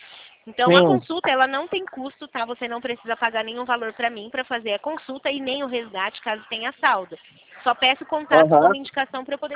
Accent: Presidente Prudente, São Paulo, Brazil

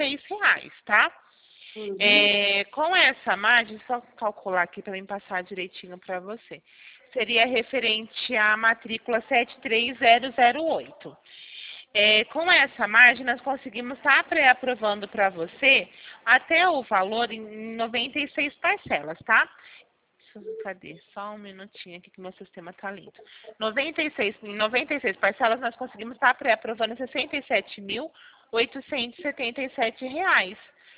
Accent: Araraquara, São Paulo, Brazil; Eu sou de Araraquara, porém eu estou trabalhando em São Carlos. Mas eu sou de Araraquara.

